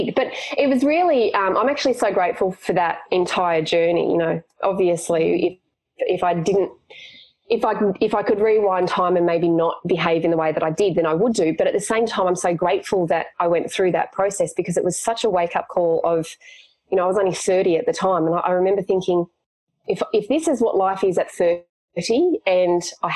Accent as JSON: {"language": "English", "town": "Newcastle", "region": "New South Wales", "country": "Australia", "said": "So I'm from Newcastle, New South Wales in Australia."}